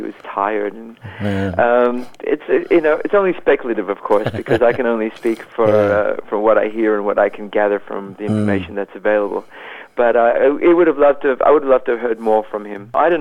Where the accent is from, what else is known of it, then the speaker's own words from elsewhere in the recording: Sydney, New South Wales, Australia; now in New York, United States; I'm so thrilled to be back in Sydney, my hometown.